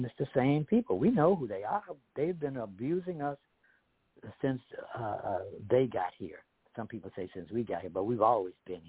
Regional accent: Washington, District of Columbia, United States; moved away as an adult; now in Miami, United States; And when I came down here to Miami, Florida, I was from Washington, D.C., y'all.

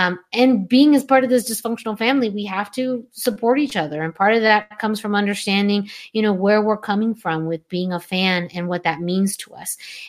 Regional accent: Yuma, Arizona, United States; I grew up on the West Coast in a small little town called Yuma, Arizona.

